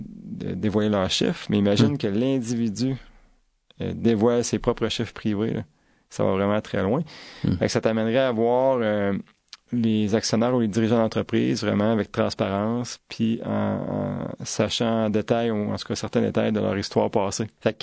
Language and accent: French; Victoriaville, Quebec, Canada; la ville de Victoriaville a démarré ma ville natale, en fait. J'étais à l'extérieur, puis on se questionnait quand on allait revenir.